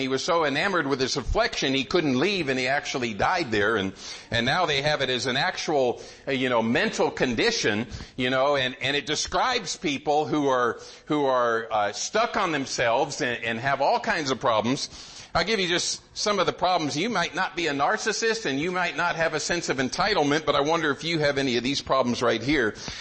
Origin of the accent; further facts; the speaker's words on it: Arizona, United States; I'm from Arizona. I grew up in Arizona. I'd never been to the Grand Canyon.